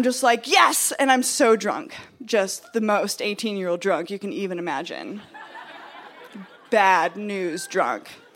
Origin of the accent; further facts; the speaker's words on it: Montana, United States; I'll listen to punk rock, because I'm from Montana, and I have no idea what punk rock is. Because I grew up in a town where there was no punk rock. And it was not Missoula.